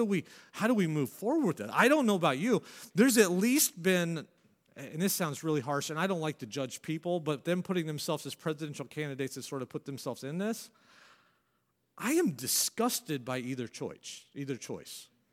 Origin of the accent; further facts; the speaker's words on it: United States; I'm an American through and through.